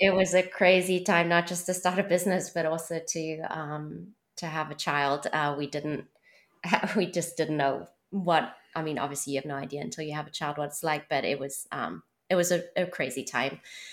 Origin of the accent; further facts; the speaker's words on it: South Africa; now in Somerville, United States; I'm originally from South Africa, and Zach is originally from Long Island, New York. And we moved to Somerville at the end of 2018.